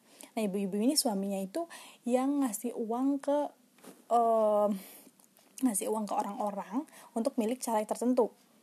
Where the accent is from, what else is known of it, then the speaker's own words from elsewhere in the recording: Demak, Central Java, Indonesia; pemilu di kampung gue di Demak sana gitu, Jawa Tengah.